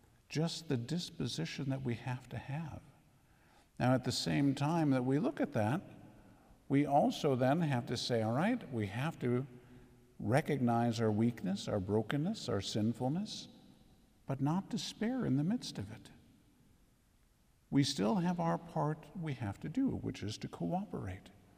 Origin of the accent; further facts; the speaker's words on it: United States; born there; So yes, I am born an American and I will die that way.